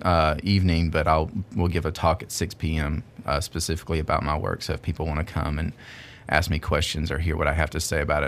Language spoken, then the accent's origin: English; Georgia, United States; moved away as an adult; I'm originally from Georgia. I moved out here 3 or 4 years ago to teach at Tech.